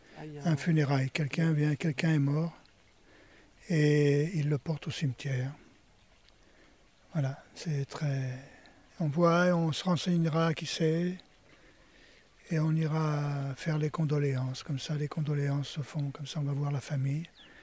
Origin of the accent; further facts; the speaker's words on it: France; born there; parce que je suis né en France, à une certaine époque de l'histoire.